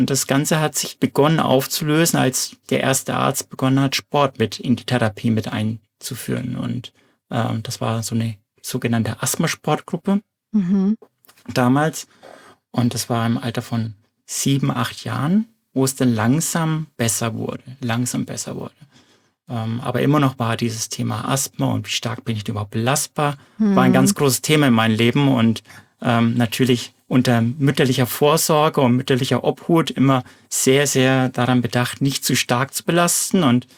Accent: Bavaria, Germany; also born or lived in Munich; Und an meinen Dialekt hört man sich. Ich bin eigentlich ursprünglich aus Mittelfranken, hatte eine kleine Ecke gemacht über München und dann bin ich hier in der Nähe von Karlsruhe gelandet.

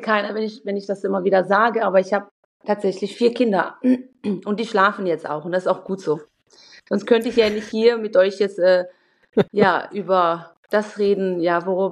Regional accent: Kosovo; Wir kommen ja beide aus dem Kosovo, wir hatten immer Kontakt zwischendurch

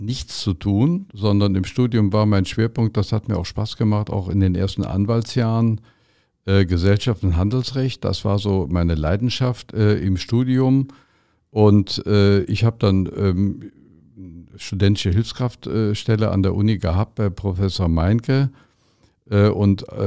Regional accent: Rhineland, Germany

